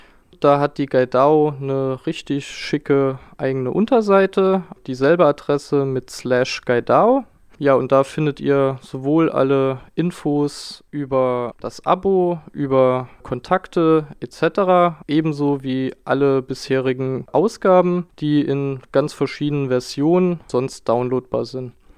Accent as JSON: {"language": "German", "region": "Southwest Germany", "country": "Germany", "said": "Also ich stamme beispielsweise ursprünglich aus dem Südwesten Deutschlands"}